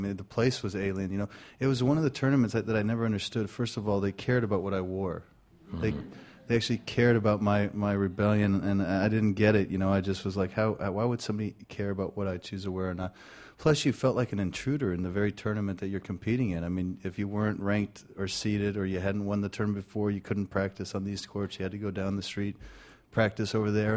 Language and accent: English; Las Vegas, Nevada, United States; I'm from Vegas. I've seen the house win too many times.